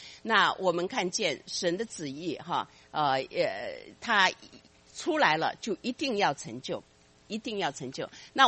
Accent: China; 是以至于我们中国人说

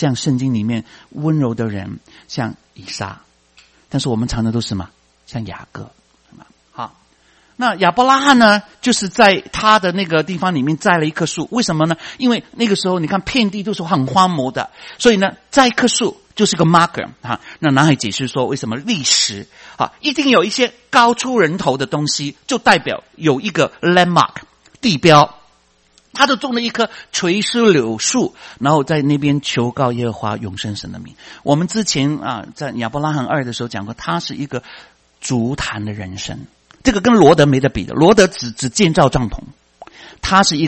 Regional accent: Guangdong, China; 好像我们广东人说楼逢啊，就是应该是我的

